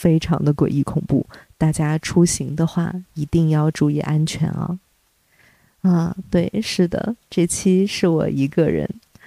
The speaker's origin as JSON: {"language": "Chinese", "town": "Nanchang", "region": "Jiangxi", "country": "China", "said": "我是南昌人嘛，经常听我们节目的朋友是知道的"}